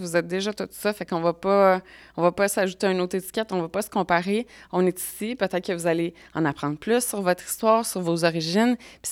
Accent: Quebec, Canada; Et je viens du Québec.

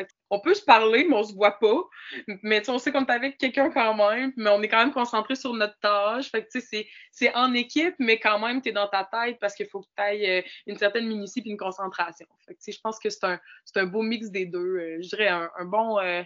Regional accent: Quebec City, Quebec, Canada; Fait que je suis partie de Québec vers la Pocatière, toute seule, comme une grande.

